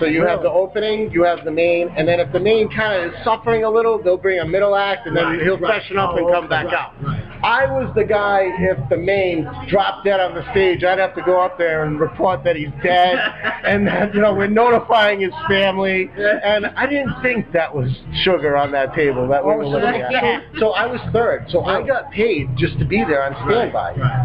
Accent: Cranston, Rhode Island, United States; now in California, United States; I actually am. I'm originally from Cranston, and then I moved out to California. I was in the military.

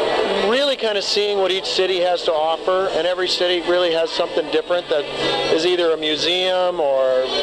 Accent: Rhode Island, United States; Because you went to my home state, Rhode Island, at Rhode Island College last year.

